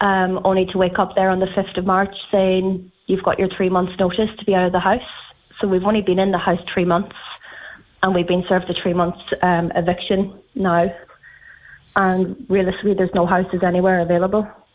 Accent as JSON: {"language": "English", "region": "Ulster", "country": "Ireland", "said": "We moved back up from Westmead. I'm originally from Donegal."}